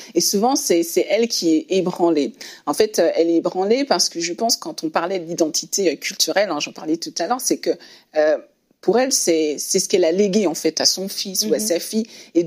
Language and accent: French; Belgium; vu que j'ai grandi aussi en Belgique